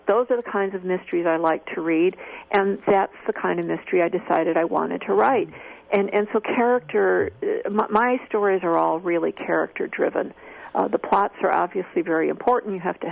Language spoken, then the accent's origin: English; Chicago, Illinois, United States; I knew Chicago cops. I'm from Chicago originally.